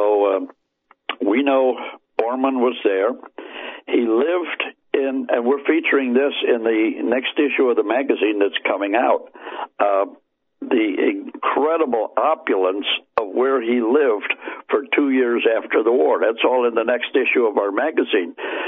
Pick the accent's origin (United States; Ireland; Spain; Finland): Ireland; I'm Irish. I'll drink to anything.